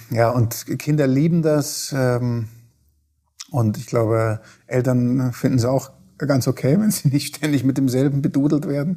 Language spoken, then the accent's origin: German; Leipzig, Saxony, Germany; Ich bin ja aufgewachsen in der DDR. Mhm. Also in Leipzig waren wir.